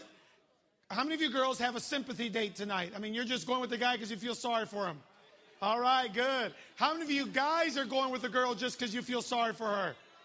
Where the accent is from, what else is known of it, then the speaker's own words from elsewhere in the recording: Chicago, Illinois, United States; But growing up in Chicago, people think that if you're from Chicago, you're always downtown.